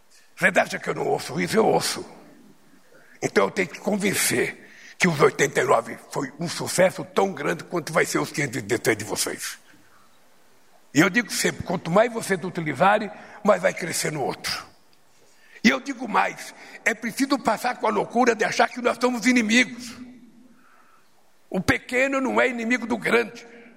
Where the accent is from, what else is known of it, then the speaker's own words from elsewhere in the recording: Brazil; A diferença é que ele é coreano e eu sou brasileiro.